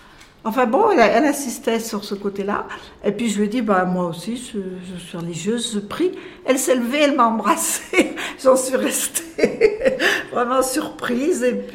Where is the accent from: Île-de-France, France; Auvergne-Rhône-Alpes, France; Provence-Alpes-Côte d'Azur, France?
Auvergne-Rhône-Alpes, France; Dompierre-sur-Veyle; born there; à Dompierre-sur-Velle, une petite... un petit village près de Bourg-en-Bresse. Je suis née dans une famille de 7 enfants. J'étais la 4e, l'aînée des 4 petits à l'époque. Et voilà, une famille chrétienne, engagée